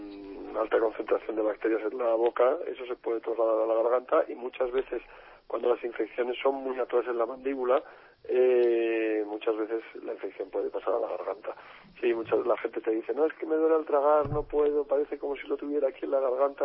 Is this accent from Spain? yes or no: yes; Salamanca, Castile and León, Spain; ya que somos de aquí de Salamanca.